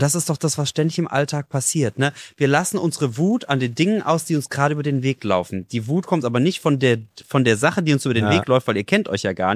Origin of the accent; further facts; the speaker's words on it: Donaueschingen, Baden-Württemberg, Germany; now in Cologne, Germany; Aber bin ich nicht so richtig. Ich bin aus Baden-Württemberg ursprünglich.